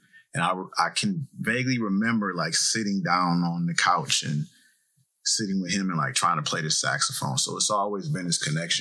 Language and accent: English; Detroit, Michigan, United States; Well, I'm from Detroit.